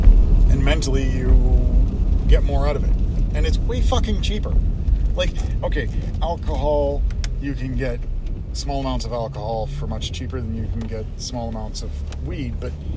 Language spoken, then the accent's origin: English; Canada; I'm culturally Canadian, you know, I mean, like, I have, if there's an advantage, I have it.